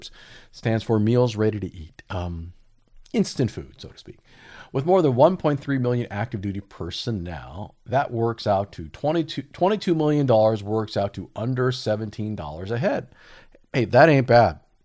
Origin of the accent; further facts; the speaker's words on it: California, United States; and as a Californian, I would appreciate it.